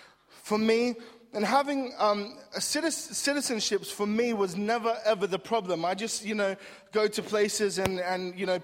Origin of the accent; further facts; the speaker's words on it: Australia; letting them know that I'm also Australian